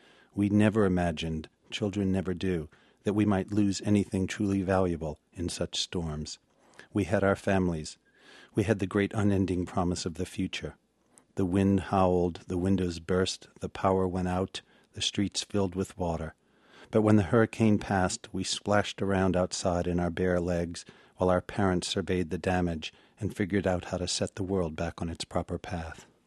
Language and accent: English; New Orleans, Louisiana, United States; I will never be from anywhere but New Orleans. Until now, that simple fact, those few words, "I'm from New Orleans," were of immense comfort to me.